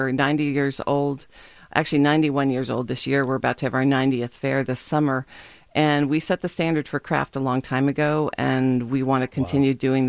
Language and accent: English; Dublin, New Hampshire, United States; Dublin, New Hampshire.